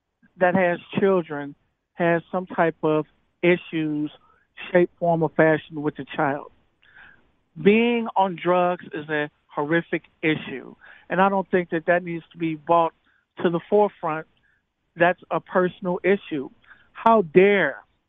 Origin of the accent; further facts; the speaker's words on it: Chicago, Illinois, United States; I'm from Chicago. No one in Chicago loves the president.